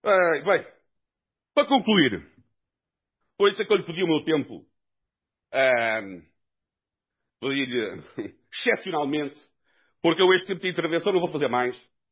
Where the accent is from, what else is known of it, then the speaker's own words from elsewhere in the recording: Mem Martins, Lisbon, Portugal; Meio Martins foi onde eu nasci. Onde eu nasci, não. Eu nasci em Lisboa, foi onde eu cresci. Eu cresci em Meio Martins. Eu vim lá com 19 anos.